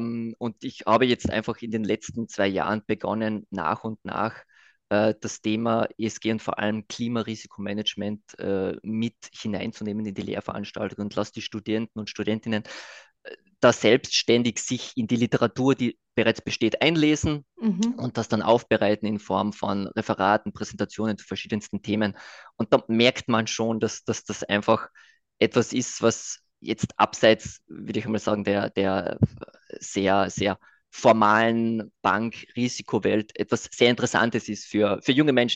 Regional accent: Austria; Also wortwörtlich, wo komme ich her? Ich lebe und arbeite in Wien. Was man wahrscheinlich hört. Das heißt, ich

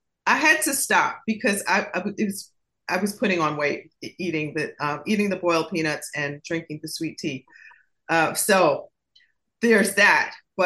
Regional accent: New York, United States; Yeah, and I grew up in New York, you know, so.

